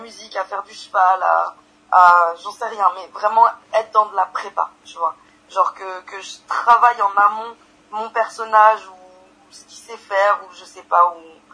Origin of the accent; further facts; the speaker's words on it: Paris, Île-de-France, France; moi je viens pas de banlieue, je viens de Paris, d'un quartier proche périphérie parisienne